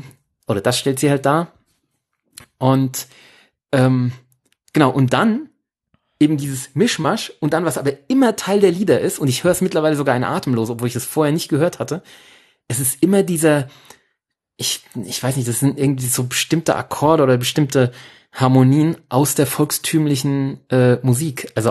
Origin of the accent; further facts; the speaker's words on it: Aschaffenburg, Bavaria, Germany; Viel schlimmer. Bei uns in Aschaffenburg trat neulich ein Act auf.